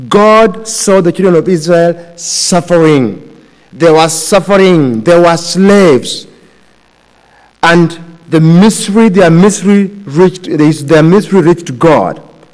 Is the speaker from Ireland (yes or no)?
no; Kenya; now in England; And also in Kenya, we know more about the English Premier League than our local league.